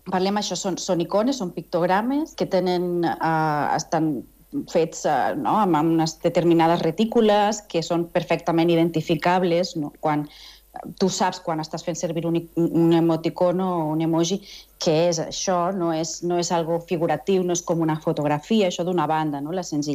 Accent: Valencian Community, Spain; Jo soc valenciana

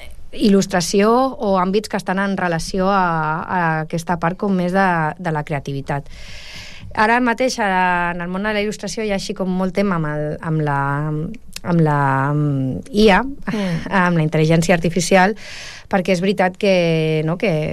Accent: El Prat de Llobregat, Catalonia, Spain; El primer de tot és que jo sóc del Prat, no sóc de Lleida

